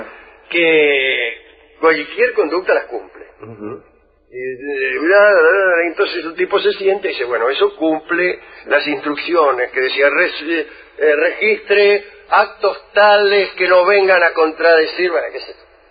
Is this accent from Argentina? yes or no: yes; Martínez, Buenos Aires Province, Argentina; soy de Martínez